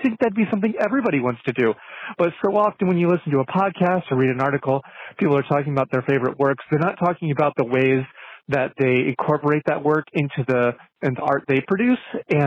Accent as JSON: {"language": "English", "region": "Ohio", "country": "United States", "said": "I'm from Ohio"}